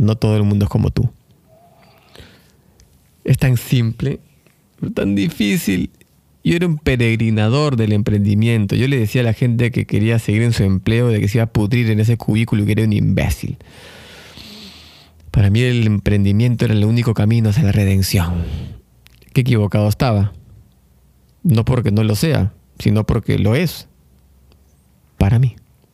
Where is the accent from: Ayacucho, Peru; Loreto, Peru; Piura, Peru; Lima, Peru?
Lima, Peru; now in Buenos Aires, Argentina; como buen peruano limeño, chapado a la antigua, en una ciudad que lamentablemente es bastante chata con respecto a muchísimas cosas.